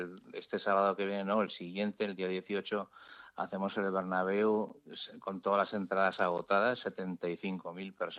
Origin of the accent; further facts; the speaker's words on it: Madrid, Community of Madrid, Spain; como madrileño y enamorado totalmente de la ciudad, aunque ya sabes que tengo sangre andaluza, pero como todos los madrileños tenemos sangre de todos lados.